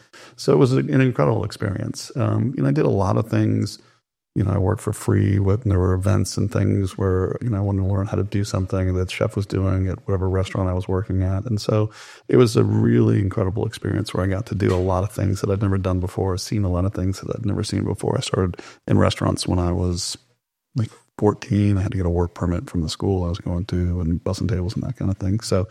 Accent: East Coast, United States; So I grew up on the East Coast, and we used to catch spinner sharks

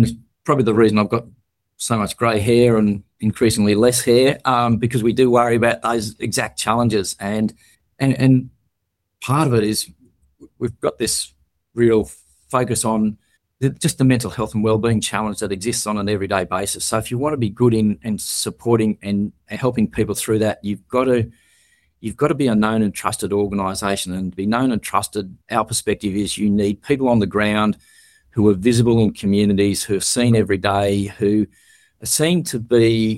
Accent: Glen Innes, New South Wales, Australia; Glenys is my hometown. Finished school and got a job on the local newspaper there

